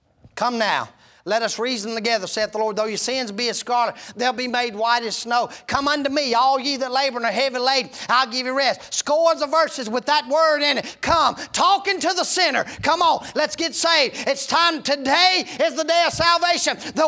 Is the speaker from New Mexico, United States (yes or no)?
no; Henderson, North Carolina, United States; now in Blacksburg, United States; it's like this in my hometown, the metropolis of Henderson, North Carolina. It's like this in Blacksburg where we live now.